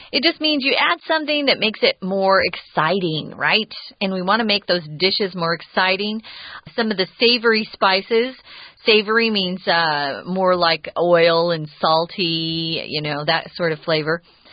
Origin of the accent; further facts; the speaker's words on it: United States; I grew up in America, so I think of eating utensils as Western.